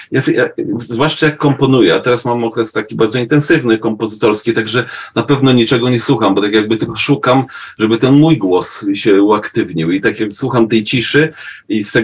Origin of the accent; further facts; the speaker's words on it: Warsaw, Masovian Voivodeship, Poland; Ja jestem z Warszawy i tak jakby cały czas Warszawą żyłem